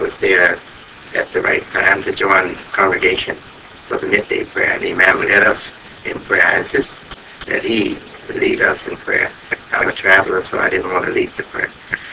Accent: Chicago, Illinois, United States; moved away as an adult; A total of 9 years or more, I've been outside of my hometown, Chicago.

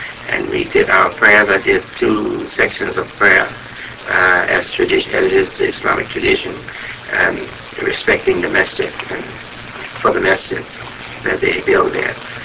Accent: Chicago, Illinois, United States; moved away; also born or lived in Rialto; I've been outside of my hometown, Chicago, and the place I was most comfortable in was Rialto.

